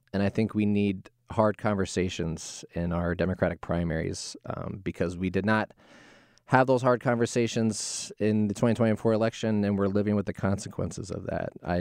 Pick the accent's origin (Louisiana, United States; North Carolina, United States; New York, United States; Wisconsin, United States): North Carolina, United States; Charlotte; So, yeah, I grew up in rural communities in South Carolina and North Carolina. I grew up in Charlotte. I was raised by my parents and grandmother